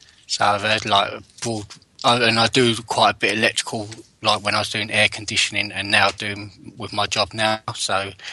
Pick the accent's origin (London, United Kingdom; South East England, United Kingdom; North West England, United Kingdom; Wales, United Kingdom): London, United Kingdom; I'm from London and I am on an electrical course.